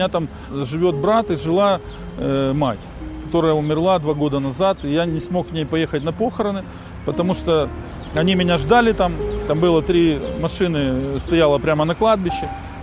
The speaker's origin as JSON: {"language": "Russian", "region": "Transnistria", "country": "Moldova", "tie": "born or raised there", "said": "Приднестровье, это, к сожалению, я там родился, вырос, но это рабская территория."}